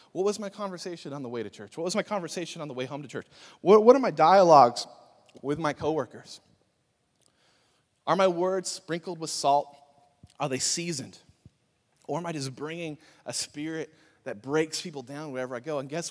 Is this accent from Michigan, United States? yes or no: no; California, United States; Listen, I'm from California, not Mexico, all right?